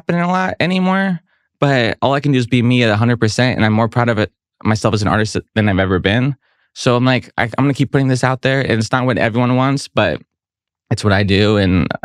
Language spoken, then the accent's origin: English; San Diego, California, United States; I'm from San Diego. You ever go there?